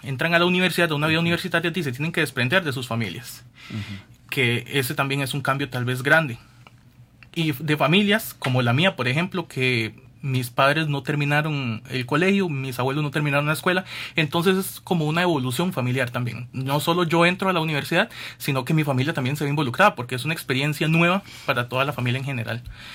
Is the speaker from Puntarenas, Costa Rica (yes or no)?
yes; Golfito, Puntarenas, Costa Rica; En mi caso, por ejemplo, yo que soy de Golfito, soy una historia normal, porque vivo a escasos 10 minutos del campus